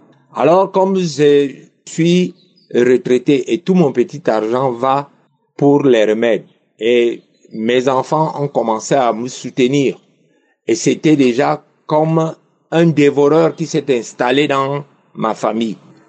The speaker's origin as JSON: {"language": "French", "country": "Cameroon", "said": "Bonjour, je suis Camerounais et j'habite au Cameroun."}